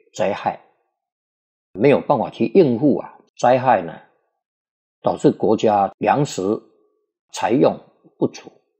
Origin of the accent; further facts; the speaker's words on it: China; 这是我们中国人啊有勤俭的美德。那外国人啊就比较没有这种储蓄的概念。